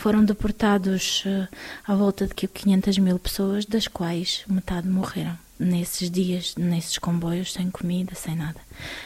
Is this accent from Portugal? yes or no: no; Uzbekistan; tenho 35 anos, sou natural do Uzbequistão, um dos 15 países da União Soviética, nasci na União Soviética, então. Faço parte de um povo que chama-se Tártaros da Crimeia, que são muçulmanos